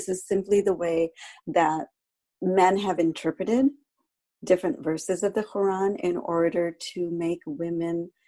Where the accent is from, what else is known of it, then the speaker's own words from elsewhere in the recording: India; I don't even veil, and no one in my family has ever veiled. And I come from India, and it's just not part of our heritage.